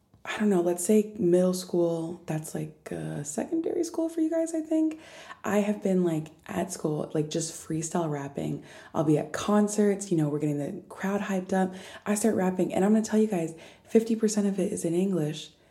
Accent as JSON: {"language": "English", "country": "United States", "accent": "American", "said": "I know guys really love my American accent, which I don't understand."}